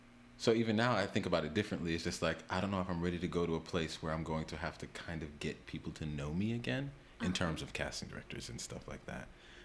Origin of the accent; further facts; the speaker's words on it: New York City, New York, United States; But I love New York. I love being born and raised in New York.